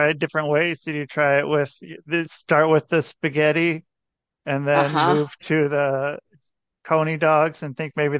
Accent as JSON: {"language": "English", "town": "Cincinnati", "region": "Ohio", "country": "United States", "tie": "born there", "said": "I was born in Cincinnati"}